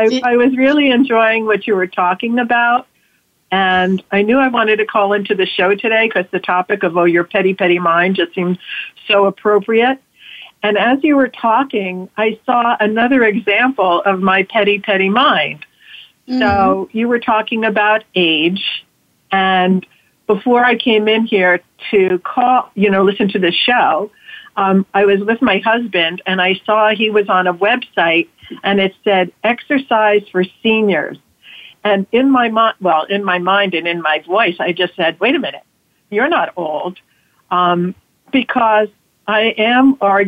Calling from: Long Branch, New Jersey, United States; I'm calling in from Long Branch, New Jersey.

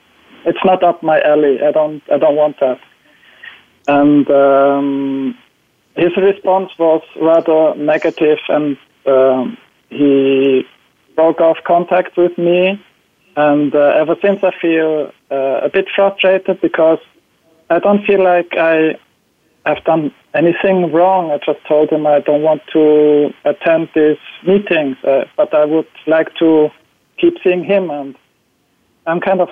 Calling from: Basel, Basel-Stadt, Switzerland; I'm calling in from Basel, too.

